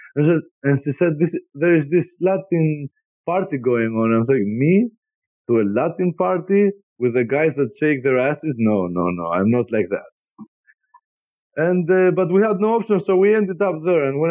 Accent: Greece; I come from an island from Greece where summer is summer. You know, it's 45 degrees. It's hot.

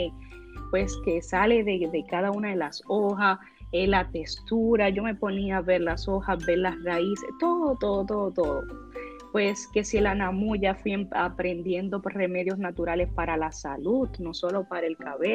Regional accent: Dominican Republic; now in Puerto Rico; Yo soy una joven dominicana que llegó a Puerto Rico hace 8 años

